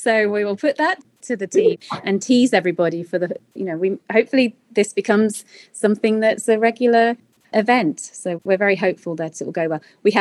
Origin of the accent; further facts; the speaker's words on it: England, United Kingdom; because growing up in England, some of my favorite memories would be going to this big old empty derelict church that was in the town center of the town that I grew up in.